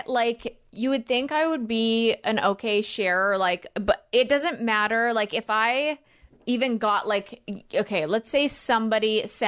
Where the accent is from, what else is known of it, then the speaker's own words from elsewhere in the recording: United Kingdom; I am like I'm very British. I'm very, very British.